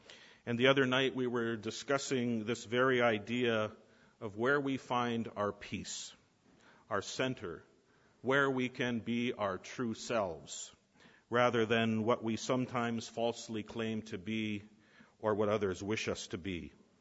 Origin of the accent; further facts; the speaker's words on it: St. Catharines, Ontario, Canada; As I've mentioned before, I grew up in St. Catharines